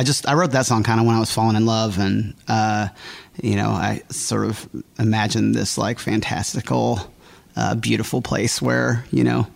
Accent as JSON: {"language": "English", "town": "Bloomington", "region": "Indiana", "country": "United States", "also_born_or_lived": "Nashville, Tennessee", "said": "I moved back home from Nashville, Tennessee, back to Bloomington, Indiana."}